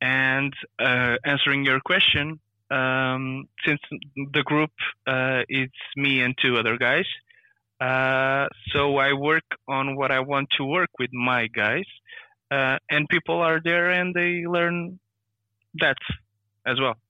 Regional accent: Lisbon, Portugal; which is not Lisbon, where I'm from Lisbon, by the way.

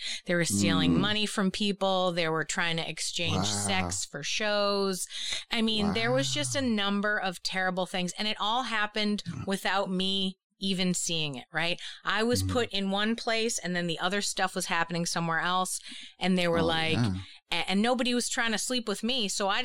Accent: Boston, Massachusetts, United States; now in New York, United States; I am from Boston, as I've mentioned. It's a rough and tumble kind of place.

